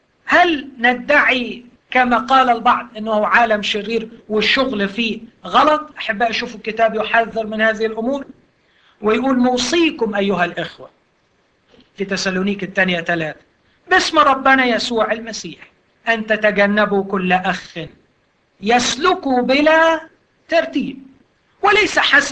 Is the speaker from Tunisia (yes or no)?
no; Egypt; دي مهمة لينا شوية كمصريين.